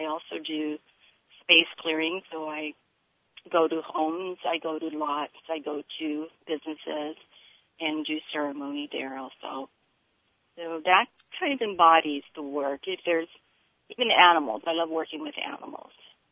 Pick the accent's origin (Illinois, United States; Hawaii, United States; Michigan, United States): Hawaii, United States; Makaha; I loved, and growing up in Makaha in the 50s was just fabulous.